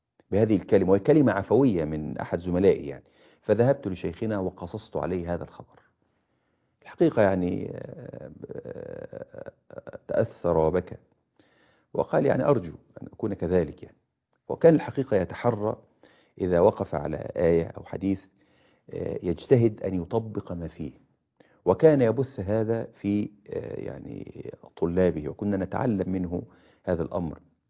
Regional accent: Egypt

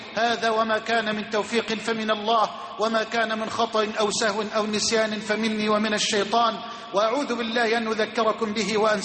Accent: Egypt

